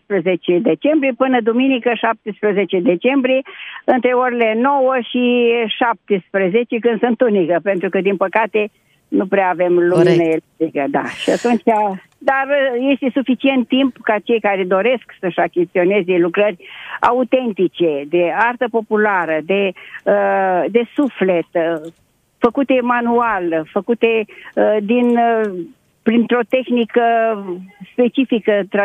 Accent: Moldavia, Romania; Suntem din Moldova, dar și din alte zone etnografice ale țării, din Vâlcea, din Sfântul Gheorghe.

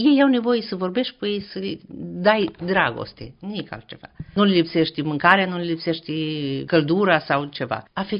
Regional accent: Romania; moved away; mă întreabă când mă duc acasă în România.

